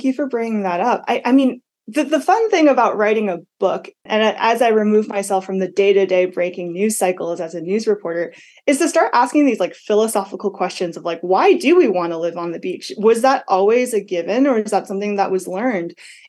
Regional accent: Massachusetts, United States; I'm from Massachusetts, and I think of all the privatized beaches in Massachusetts

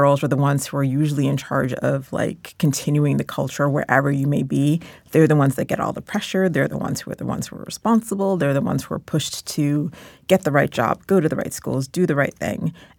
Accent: Shrewsbury, Massachusetts, United States; Growing up, I grew up in Massachusetts in a very small town, Shrewsbury, Massachusetts.

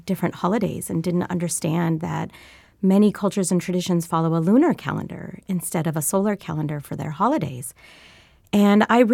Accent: United States; So for us, growing up in America, it meant cleaning the house, cleaning our room, making sure that our spaces were welcoming for the new year

